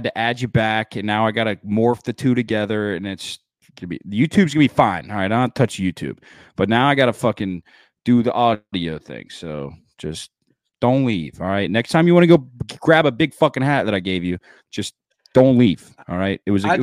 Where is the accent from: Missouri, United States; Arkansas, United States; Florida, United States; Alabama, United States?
Florida, United States; I'm from Florida, but I haven't taken my shirt off in the sun in like probably 2 months because it's been cold as shit here.